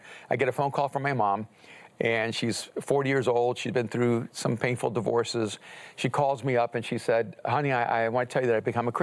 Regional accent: El Salvador; first language Spanish; English is a second language; now in United States; Well, I'm an immigrant from El Salvador, and so English was my second language.

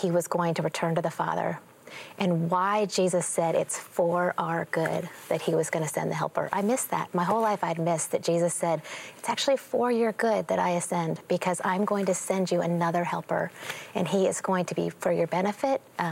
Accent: Israel; I'm from the Promised Land, so it's nice to return.

